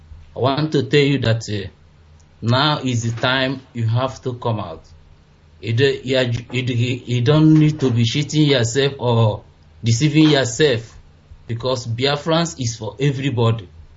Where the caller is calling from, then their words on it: Vienna, Austria; I'm calling from Vienna, Austria.